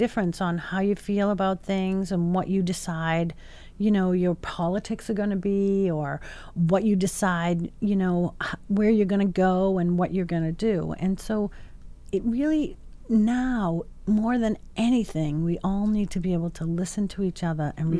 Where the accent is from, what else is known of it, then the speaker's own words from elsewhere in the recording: Massachusetts, United States; I grew up here in Massachusetts.